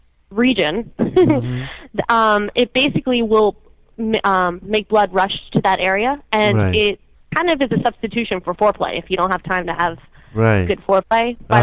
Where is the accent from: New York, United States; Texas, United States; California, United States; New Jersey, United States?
New Jersey, United States; now in Florida, United States; No, unfortunately, I'm from New Jersey.